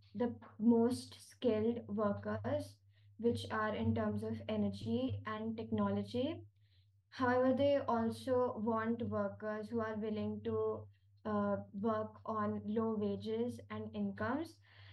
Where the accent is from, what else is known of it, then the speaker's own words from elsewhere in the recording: New Delhi, Delhi, India; English is a second language; from Alcon Public School, New Delhi, India. I am presently 13 years old.